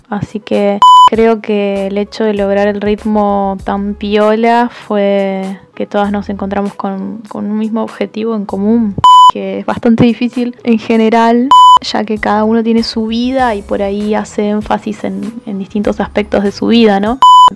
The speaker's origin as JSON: {"language": "Spanish", "town": "Trelew", "region": "Chubut", "country": "Argentina", "tie": "born there", "also_born_or_lived": "Tierra del Fuego", "said": "Las dos guitarristas somos de la Patagonia. Lucía nació en Rawson y yo en Trelew, pero yo viví muchos años en Tierra del Fuego."}